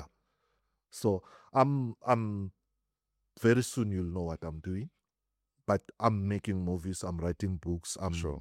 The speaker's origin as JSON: {"language": "English", "country": "South Africa", "tie": "born or raised there", "said": "I'm born and bred in South Africa."}